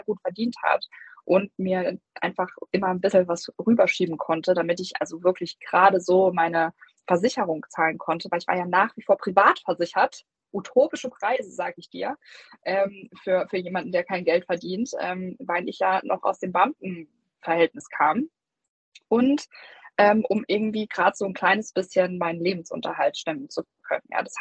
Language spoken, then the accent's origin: German; Saarland, Germany; moved away as an adult; now in Cologne, Germany; Also ich komme aus dem Saarland und wir sind dann aber nach Köln gezogen, weil mein Freund hier eine Stelle bekommen hat.